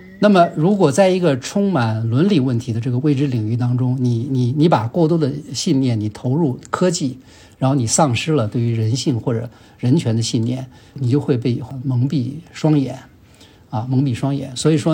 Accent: China

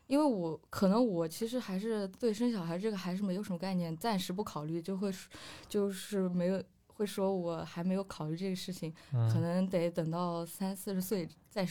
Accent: Guangyuan, Sichuan, China; 因为我老家是四川那边叫广元的一个城市，比较小小城市吧。

